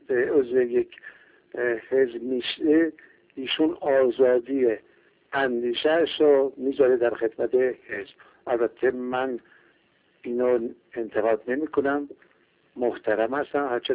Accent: Tabriz, East Azerbaijan, Iran; born there; در سال 1319 در تبریز به دنیا آمدم.

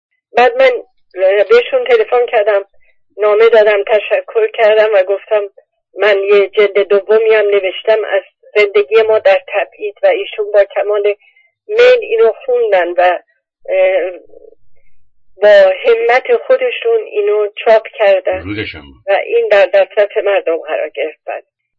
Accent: Iran; moved away; ماهایی که از ایران آمدیم وجودمونو، جانمونو گذاشتیم و جسممونو برداشتیم و آمدیم

